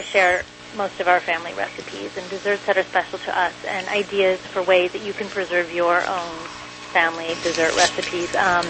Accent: Midwest, United States; I'm from the Midwest, and Frangos were a big part of my childhood.

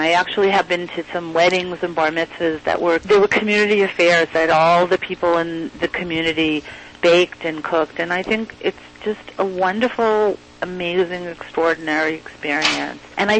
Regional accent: Waltham, Massachusetts, United States; Well, I grew up in Waltham, Massachusetts, which is next to Newton

